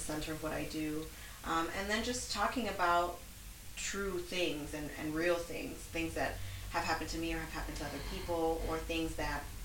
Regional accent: Chicago, Illinois, United States; So I grew up near Logan Square.

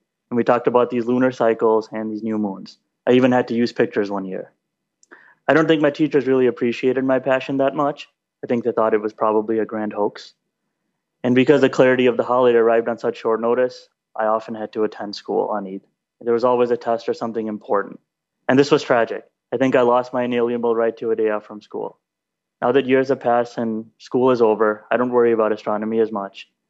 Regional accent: United States; When I was a Muslim kid growing up in America, I had this interest in astronomy.

